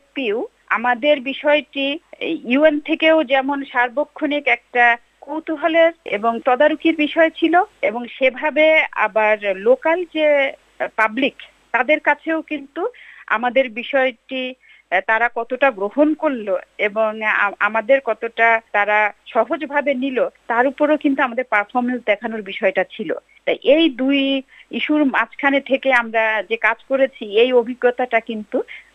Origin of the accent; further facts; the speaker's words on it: Bangladesh; now in Sydney, Australia; Sydney আমার ভালো লাগছে, এজন্য বলবো যে আমি বাংলাদেশ থেকে এসেছি, তো বাংলাদেশে অনেক মানুষ, জায়গা কম, কিন্তু সিডনির মানে অস্ট্রেলিয়া বিশাল বড় দেশ, জায়গা অনেক বেশি